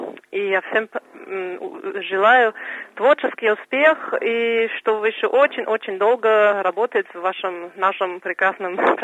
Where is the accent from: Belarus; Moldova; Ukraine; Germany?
Germany; Russian is a second language; now in Moscow, Russia; Я в Москве живу, но я из Германии.